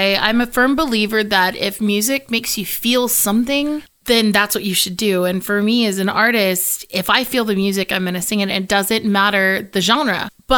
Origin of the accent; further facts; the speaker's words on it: Aransas Pass, Texas, United States; I was about 4 years old with my mother and my sisters in church in my hometown of Aransas Pass, Texas.